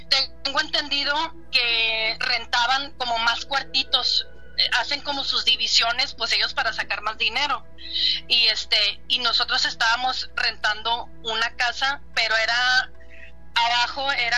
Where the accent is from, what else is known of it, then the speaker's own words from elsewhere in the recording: Laredo, Texas, United States; ahorita estoy manejando en Dakota del Norte, pero soy de Laredo, Texas.